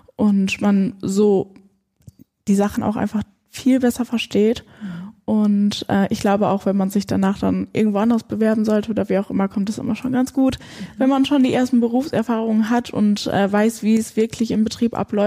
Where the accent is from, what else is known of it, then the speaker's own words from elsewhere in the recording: Belecke, North Rhine-Westphalia, Germany; Ja, ich komme aus Belecke. Also mit dem Auto sind das keine 10 Minuten.